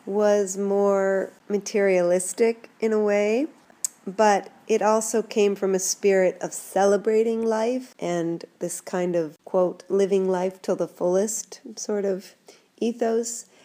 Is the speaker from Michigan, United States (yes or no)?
yes; Southfield, Michigan, United States; born there; I was born in Southfield, Michigan, which is north of Detroit.